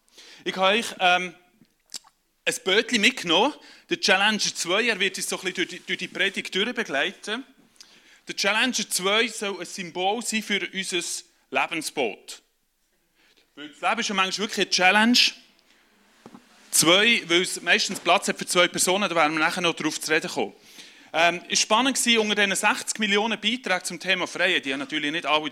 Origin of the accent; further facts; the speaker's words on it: Zurich, Switzerland; now in Thurgau, Switzerland; weil ich im Herzen Berner bin. Ich bin in Zürich-Biet aufgewachsen, da nochmal gerade über den Hirzu. In Ottenbach habe eine Frau aus dem Aargau, im Herzen bin ich ein Berner und wohne jetzt im Thurgau.